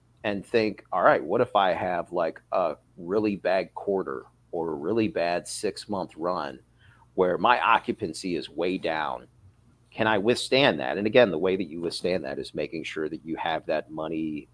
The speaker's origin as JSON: {"language": "English", "town": "Chicago", "region": "Illinois", "country": "United States", "said": "I'm from Chicago, love Chicago."}